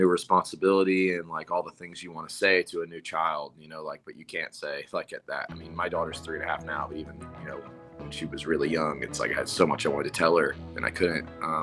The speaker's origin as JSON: {"language": "English", "region": "South Carolina", "country": "United States", "tie": "born or raised there", "said": "For me, this song just reminds me of South Carolina, and I grew up in South Carolina"}